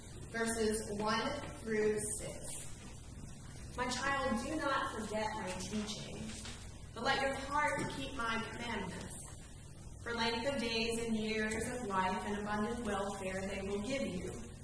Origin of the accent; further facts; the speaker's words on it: Greenville, South Carolina, United States; Many of you know that I grew up outside of Greenville, but I very rarely travel, Greenville, South Carolina